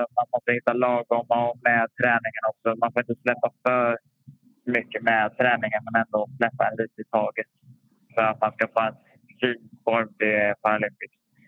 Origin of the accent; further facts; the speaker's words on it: Sweden; Så det är inte alltid vi får till varje gång på en mindre tävling hemma i Sverige.